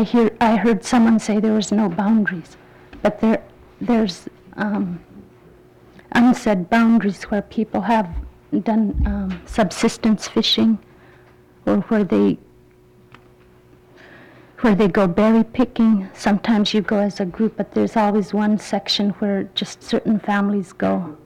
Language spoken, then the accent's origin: English; Aleknagik, Alaska, United States; I'm originally from Aleknagik, Alaska.